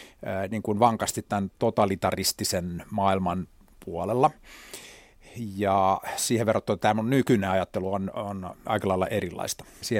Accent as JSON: {"language": "Finnish", "town": "Helsinki", "region": "Uusimaa", "country": "Finland", "tie": "born or raised there", "said": "mä oon syntynyt Helsingissä. Mun lapsuuden koti on Meilahdessa. Ei kovinkaan kaukana Tamminiemessä siellä yhdessä puuhuvilassa."}